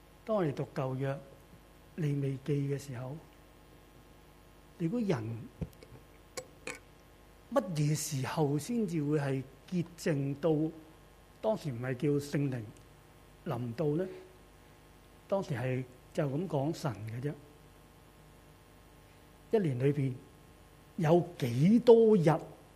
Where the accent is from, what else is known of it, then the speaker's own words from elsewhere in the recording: South China, China; 在我们中国人南方啊